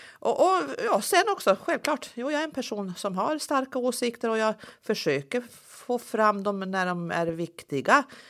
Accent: Sundsvall, Västernorrland County, Sweden; also born or lived in Östersund; Och sen flyttade vi ner då till Sundsvall ganska fort. Jag var inte många månader där mina föräldrar började jobba inom industrin. Gick skola där

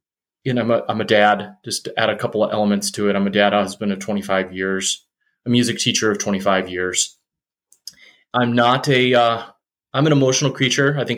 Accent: Michigan, United States; So I grew up in the Western Michigan area, and I grew up in a normal family.

